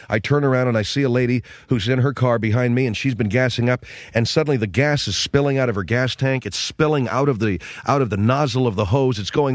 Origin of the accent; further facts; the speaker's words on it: United States; I'm an American, yeah.